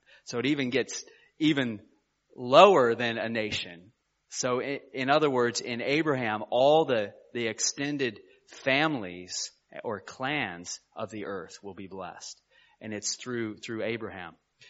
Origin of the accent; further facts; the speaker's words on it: United States; And that includes my home country, the United States.